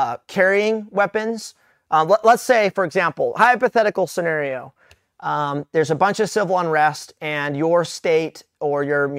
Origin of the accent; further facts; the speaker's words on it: United States; I'm not from around there. I didn't have a South African accent in Kenya, you know. I'm obviously an American, you know, in Africa.